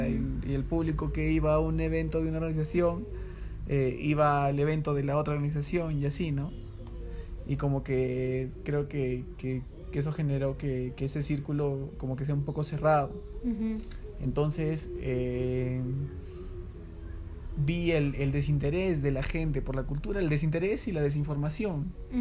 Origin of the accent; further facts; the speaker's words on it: Cajamarca, Peru; De Cajamarca, Perú.